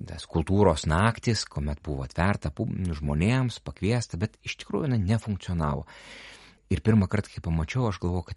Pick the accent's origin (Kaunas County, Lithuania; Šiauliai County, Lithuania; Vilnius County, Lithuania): Vilnius County, Lithuania; Vilnius; nors esu vilnietis